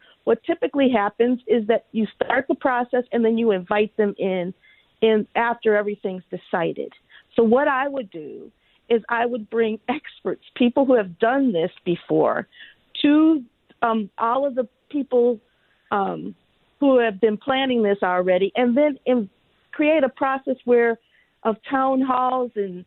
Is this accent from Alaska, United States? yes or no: no; Detroit, Michigan, United States; I'm from Detroit, and I understand Detroit. Detroit is not Rochester.